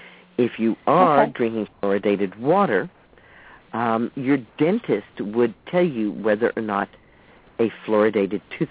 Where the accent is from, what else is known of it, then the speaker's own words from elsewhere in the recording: Texas, United States; I grew up in Texas. And I grew up in Texas in the 50s.